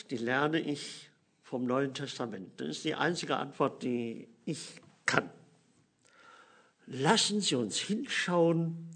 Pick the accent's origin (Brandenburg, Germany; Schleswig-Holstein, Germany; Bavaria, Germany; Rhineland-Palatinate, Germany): Rhineland-Palatinate, Germany; auf dem Westerwald, wo ich aufgewachsen bin, pflegte man in den Dörfern die Identität von Kindern, die man nicht kannte, zu erfragen.